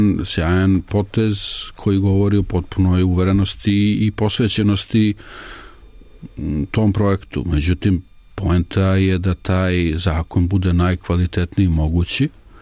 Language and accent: Serbian; Belgrade, Serbia; čak i kao Beograđanin